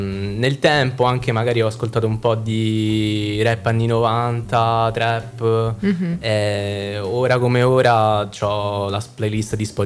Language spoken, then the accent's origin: Italian; Rome, Lazio, Italy; Io sono di Roma all'Euro, Roma.